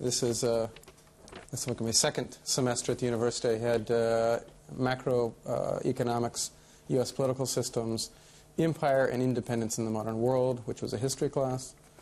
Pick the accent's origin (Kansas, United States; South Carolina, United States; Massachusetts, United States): Kansas, United States; born there; I was born in Kansas.